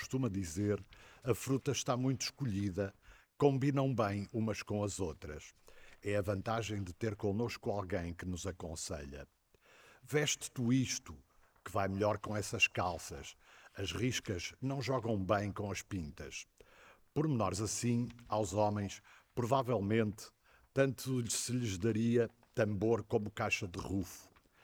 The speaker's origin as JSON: {"language": "Portuguese", "town": "Vila do Conde", "region": "Porto", "country": "Portugal", "tie": "born there", "lives_now": "Vila Nova de Gaia, Portugal", "said": "Tenho 62 anos de idade. Sou funcionário público. Nasci em Vila do Conde e vivo há cerca de 20 anos na Granja, em Vila Nova de Gaia."}